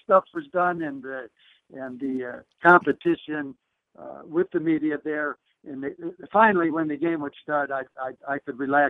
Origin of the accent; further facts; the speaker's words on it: Detroit, Michigan, United States; And I was one that was born and raised in Detroit.